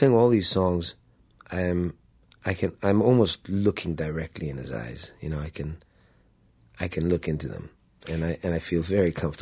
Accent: Israel; I come from the Mediterranean, from, you know, Jerusalem, Tel Aviv, all the different backgrounds that I and cultures that I've been exposed to in music

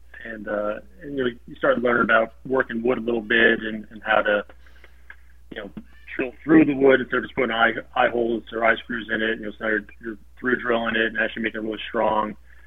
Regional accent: Ohio, United States; also born or lived in Louisiana / Hawaii; So I was born in Louisiana, graduated high school in Ohio, but I really don't have a lot of allegiance to either. Had some really formative years in Hawaii growing up

